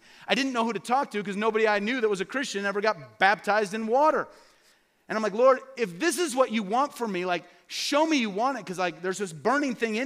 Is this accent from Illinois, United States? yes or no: yes; Peoria, Illinois, United States; I went back to my hometown of Peoria, Illinois to preach at this church one weekend.